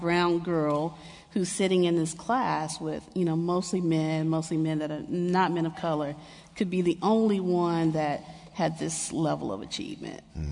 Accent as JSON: {"language": "English", "town": "Memphis", "region": "Tennessee", "country": "United States", "said": "I come from Memphis, I'm like an honor student, like top honor student"}